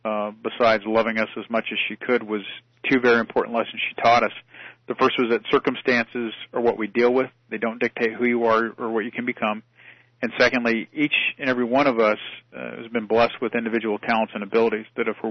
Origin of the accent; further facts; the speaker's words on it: Paramount, California, United States; I was born in Linwood and grew up predominantly in Paramount, which is right next to Compton.